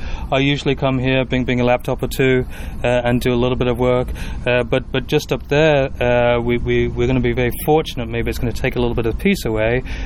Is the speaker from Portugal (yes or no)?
no; North West England, United Kingdom; also born or lived in London / Cape Town, South Africa / New York, United States; now in Louisville, United States; I grew up in England. I grew up in the United Kingdom in the northwest of England. Spent most of my early adult life in London. Spent a little bit of time in Cape Town, South Africa, then moved to New York.